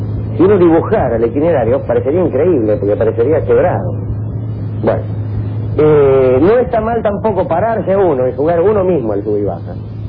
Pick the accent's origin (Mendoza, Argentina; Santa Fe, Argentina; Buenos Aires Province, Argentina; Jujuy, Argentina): Buenos Aires Province, Argentina; Lobos; Yo no soy de estos pagos, yo soy de Lobos.